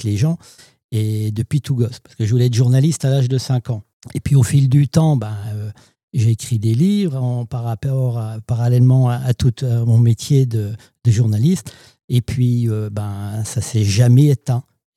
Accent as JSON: {"language": "French", "region": "Grand Est", "country": "France", "said": "Et puis comme je suis des Vosges, je suis encore plus intéressé."}